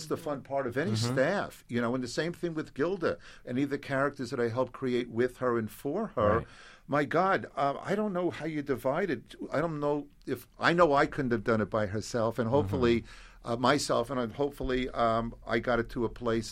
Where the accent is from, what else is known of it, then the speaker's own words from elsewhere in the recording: New York, United States; I'm a Jew from Long Island, so I knew the language.